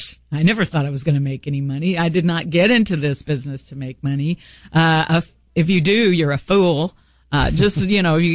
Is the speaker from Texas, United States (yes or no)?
yes; Harlingen, Texas, United States; I was an intern there for 2 years at KGBT in Harlingen, my hometown.